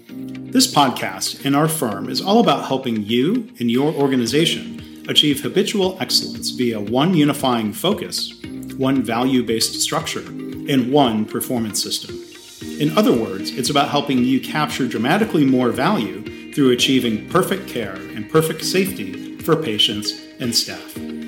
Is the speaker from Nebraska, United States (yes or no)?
no; Michigan, United States; So I grew up in Michigan.